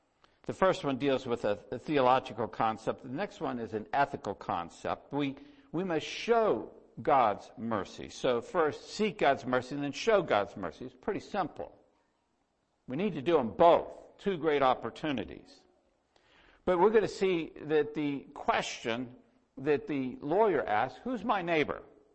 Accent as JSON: {"language": "English", "region": "Texas", "country": "United States", "said": "And I'll say, Texas. I'm from the Texas part of Canada. That's where I'm from."}